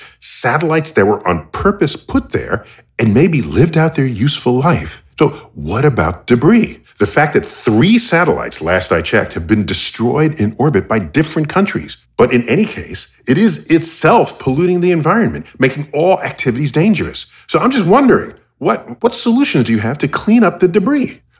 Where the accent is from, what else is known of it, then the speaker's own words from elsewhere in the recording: United States; Sorry, I'm American.